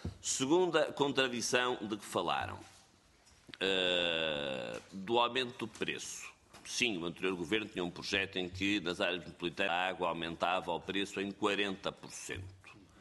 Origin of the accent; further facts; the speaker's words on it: Porto, Portugal; e que eu, como portuense, lhe agradeço